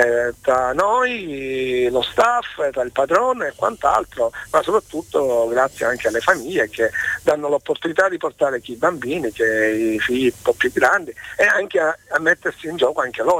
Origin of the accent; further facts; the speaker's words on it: Sicily, Italy; sarei di parte a dirlo io, essendo siciliano